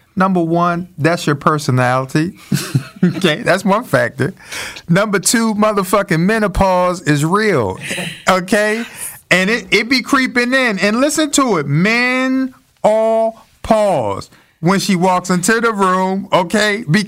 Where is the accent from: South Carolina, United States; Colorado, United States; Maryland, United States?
Maryland, United States; Baltimore; Well, I'm from Baltimore, too, okay?